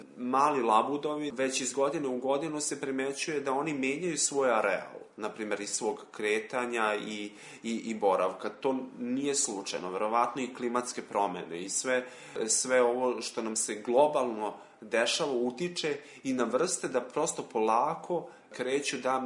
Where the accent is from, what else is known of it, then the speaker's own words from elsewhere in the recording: Vojvodina, Serbia; nešto što je kod nas u Vojvodini interesantno, naprimjer, reka Tamiš je jedna od posljednjih reka koja još ima te neke svoje plavne zone